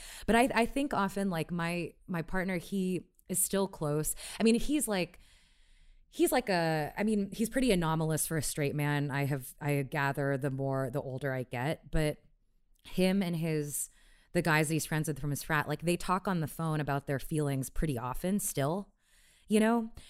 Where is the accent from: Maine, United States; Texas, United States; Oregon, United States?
Texas, United States; Houston; where I was killing time before Peace Corps because I grew up in Houston.